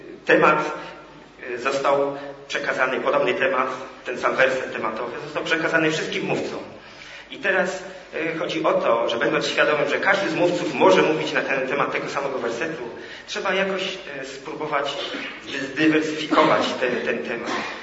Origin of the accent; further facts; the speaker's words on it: Miechów, Lesser Poland, Poland; also born or lived in Kraków; Wychowałem się tutaj, w Miechowie, w Krakowie, w Europie.